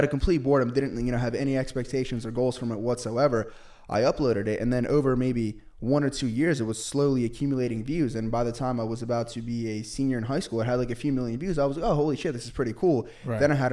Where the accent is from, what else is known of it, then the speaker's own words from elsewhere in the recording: New Jersey, United States; I am from New Jersey